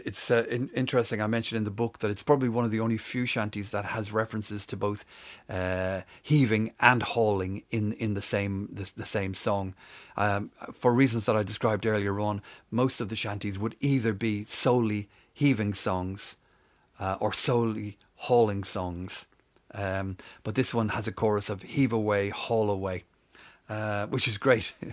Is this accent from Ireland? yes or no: yes; Dublin, Leinster, Ireland; We all learned this at school when I was growing up in Dublin in the 60s and 70s.